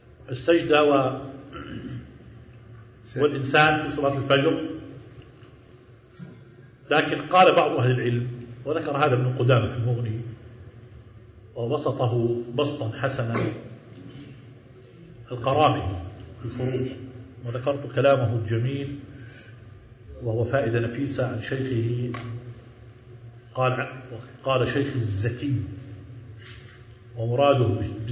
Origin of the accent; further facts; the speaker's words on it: Palestine; بعض إخواننا من علماء بلادنا فلسطين